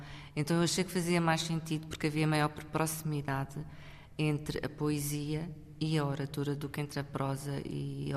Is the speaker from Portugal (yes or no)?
yes; Portugal; also born or lived in Angola; sou angolana, mas cresci em Portugal